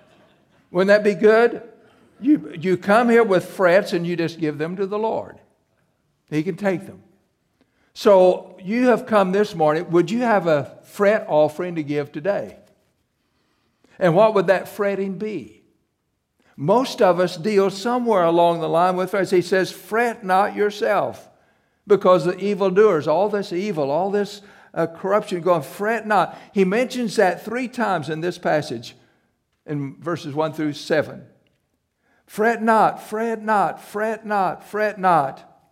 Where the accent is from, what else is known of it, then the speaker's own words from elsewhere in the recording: Missouri, United States; You know, I was raised in South Missouri and have a distant cousin that is 97 years old